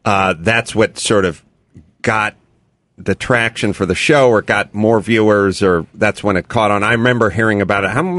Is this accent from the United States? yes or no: yes; North Hollywood, California, United States; I'm from North Hollywood.